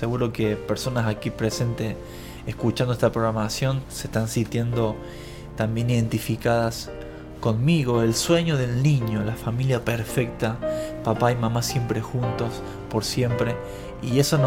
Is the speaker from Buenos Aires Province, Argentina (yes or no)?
no; Arroyito, Córdoba, Argentina; now in Buenos Aires, Argentina; Soy de Arroyito, provincia de Córdoba, Argentina.